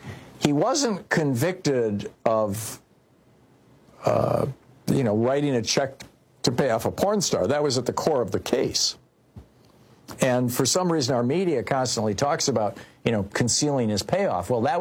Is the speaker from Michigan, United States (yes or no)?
yes; Michigan, United States; I mean, we grew up in Michigan. We knew the real history of the Civil War.